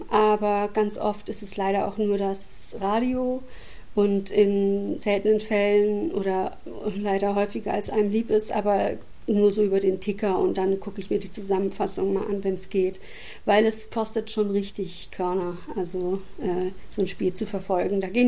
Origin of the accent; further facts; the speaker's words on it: Baden-Württemberg, Germany; now in Hamburg, Germany; Also ich bin auch keine gebürtige Hamburgerin, ich komme aus der Nähe von Stuttgart